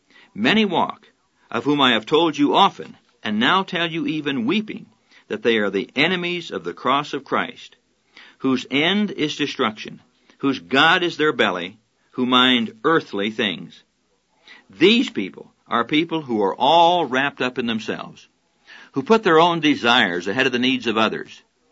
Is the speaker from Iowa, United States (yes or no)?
yes; Iowa, United States; Both my wife and I were raised on farms in Iowa, and for us it was going home.